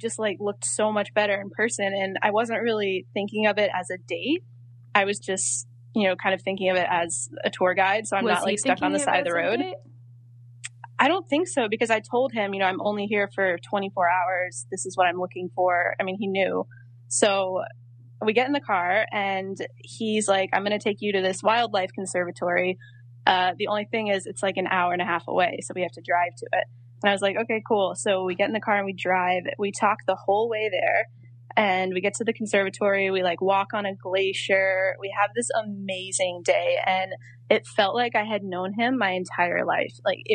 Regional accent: North Carolina, United States; and I'm from North Carolina, so I don't know how to drive in that.

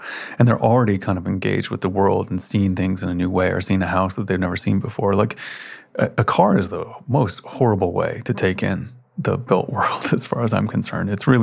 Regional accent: Memphis, Tennessee, United States; I spent a lot of time growing up in Memphis, Tennessee

